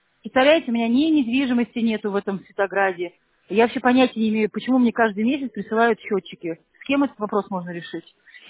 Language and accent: Russian; Gatchina, Leningrad Oblast, Russia; У меня вообще квартиры нет, я вообще из Гатчины.